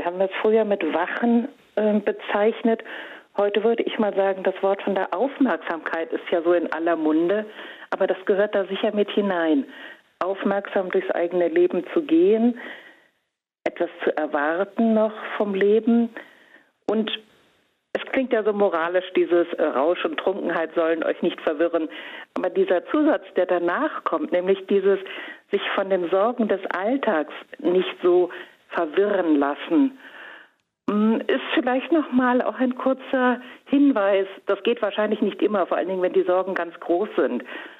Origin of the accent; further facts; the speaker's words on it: Northern Germany, Germany; Also ich bin Norddeutsche und ich mag es einfach so wirklich, übers Wasser zu blicken, Wind zu spüren, Weite zu sehen.